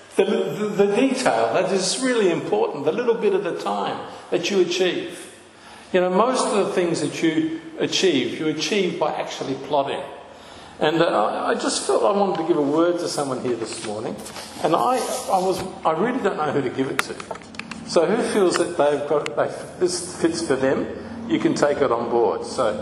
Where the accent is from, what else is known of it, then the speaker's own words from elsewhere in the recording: Australia; they were fascinated by my accent, of course. And where do you come from? Australia.